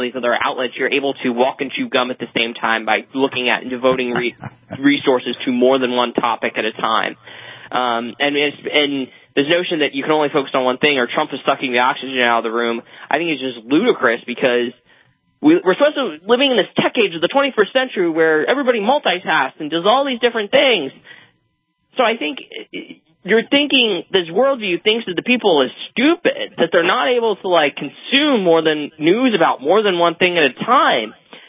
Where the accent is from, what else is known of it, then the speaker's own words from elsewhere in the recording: Pennsylvania, United States; like Bob Casey in my home state of Pennsylvania